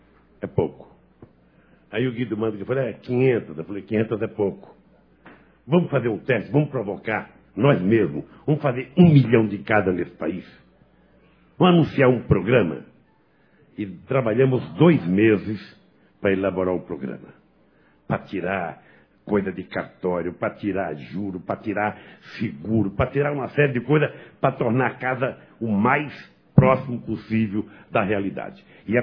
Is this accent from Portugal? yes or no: no; Brazil; para mim como brasileiro, para mim como companheiro de tanta gente aqui no Acre desde os anos 80